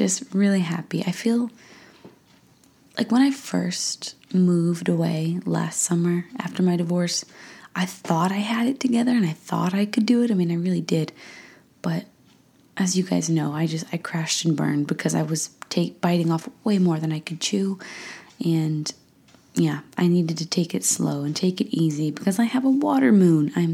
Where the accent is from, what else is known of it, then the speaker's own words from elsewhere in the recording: Indiana, United States; born there; You know, I was born in Southern Indiana and my area code was always 812.